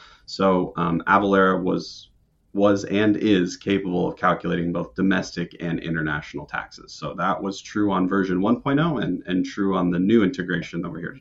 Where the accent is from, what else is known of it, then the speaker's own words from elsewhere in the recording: Bainbridge Island, Washington, United States; This started in my hometown, Bainbridge Island, out of a garage